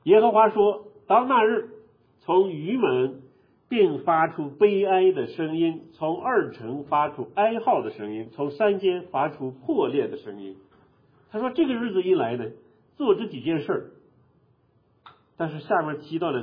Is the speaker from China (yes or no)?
yes; China; 我们都是中国人，跳过门槛，当你读到这几个字的时候，在你们各自家乡的文化里边有没有这样的仪式？